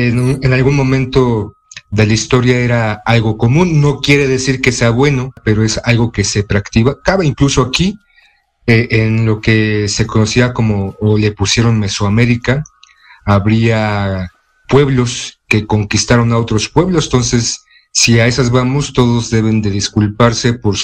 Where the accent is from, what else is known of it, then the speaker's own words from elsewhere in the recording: Mexico; para todos aquellos que somos mexicanos es algo que nos interesa